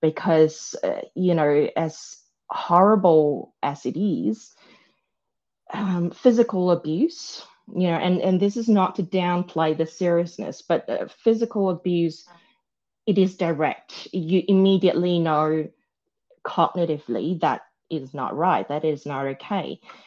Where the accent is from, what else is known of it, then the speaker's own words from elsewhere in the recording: Malaysia; I'm ethnically, my background's Chinese, even though I was born in Malaysia, I'm Malaysian Chinese.